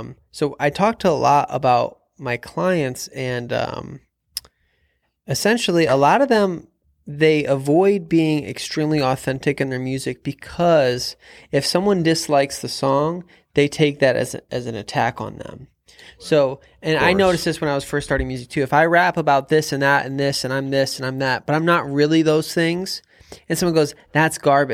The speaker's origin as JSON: {"language": "English", "town": "Ann Arbor", "region": "Michigan", "country": "United States", "tie": "born or raised there", "said": "You know, I grew up here in Ann Arbor"}